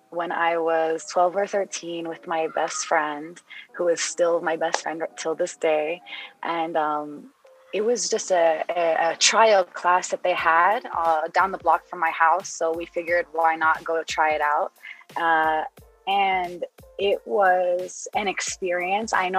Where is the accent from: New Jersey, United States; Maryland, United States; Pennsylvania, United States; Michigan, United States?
New Jersey, United States; now in Denver, United States; I was raised in New Jersey, currently in Denver, but Palestinian at heart.